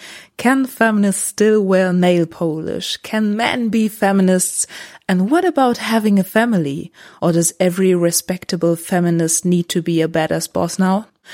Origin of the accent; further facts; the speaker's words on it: Berlin, Germany; English is a second language; I'm from Berlin. I just turned 32 years